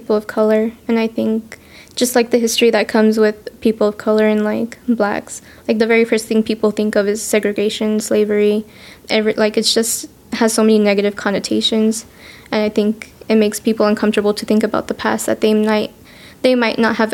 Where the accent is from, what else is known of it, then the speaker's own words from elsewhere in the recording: United States; born there; yeah, I'm Mexican American because I was born here and my family's from Mexico